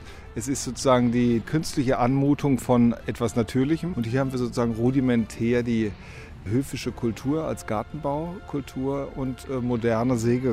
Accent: Heidelberg, Baden-Württemberg, Germany; dass man sich in Heidelberg, wo ich herkomme, eben anders verhält

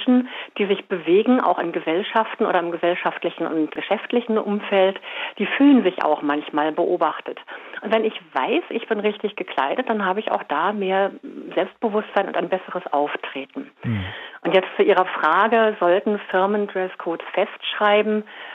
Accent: Berlin, Germany; also born or lived in Switzerland; Ich bin ja selber auch in Berlin groß geworden, habe aber auch lange Jahre, 13 Jahre meines Lebens habe ich in der Schweiz gelebt, wo es nochmal ganz anders ist, wo auch die Kommunikation anders ist. Und jetzt bin ich halt im Rhein-Main-Gebiet.

